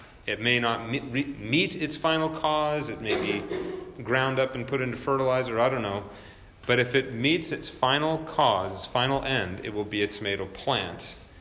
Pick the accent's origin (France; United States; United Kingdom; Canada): United Kingdom; I drive on the left side of the road because I'm British.